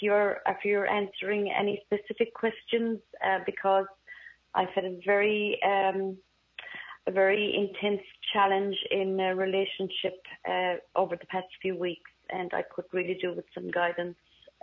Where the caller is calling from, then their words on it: Ireland; I'm calling from Ireland, yeah.